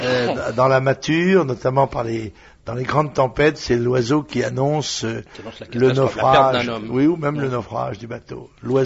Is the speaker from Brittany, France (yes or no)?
yes; Carnac, Brittany, France; la prochaine fois que j'irai chez moi, à Carnac, là, à Trinité